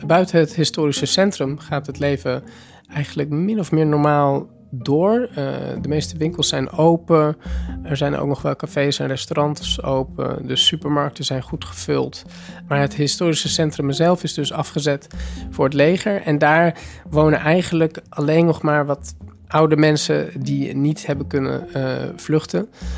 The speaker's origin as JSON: {"language": "Dutch", "country": "Netherlands", "said": "ik kom uit Nederland"}